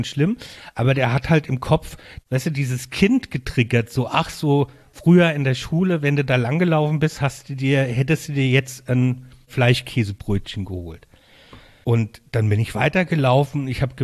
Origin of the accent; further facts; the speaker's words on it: Mainz, Rhineland-Palatinate, Germany; ich komme ja aus Mainz, war ich in der Stadt gewesen, bin zufällig quasi, ich war auch in Mainz auf der Schule, ich war auf einer bischöflichen Schule